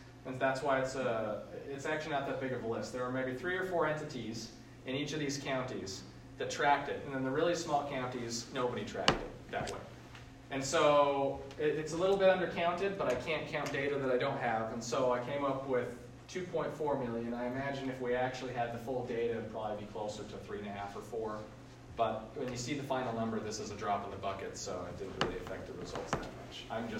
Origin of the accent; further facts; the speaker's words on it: Utah, United States; You know, I personally love the mountains. I grew up in Utah.